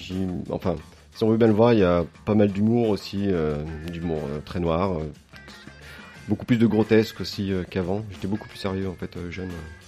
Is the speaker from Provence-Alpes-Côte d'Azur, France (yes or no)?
no; Chambéry, Auvergne-Rhône-Alpes, France; moved away as an adult; now in Saint-Étienne, France; Oui, je suis né à Chambéry, ouais. Et jusqu'à l'âge de 18 ans. Après, je suis parti très vite.